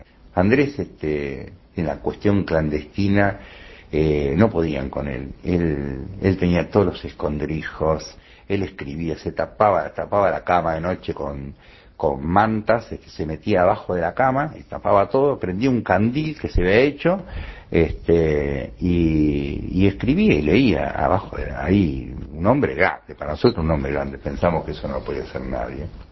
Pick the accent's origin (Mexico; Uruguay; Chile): Uruguay; Pando, Canelones; Yo soy de Pando, aparte.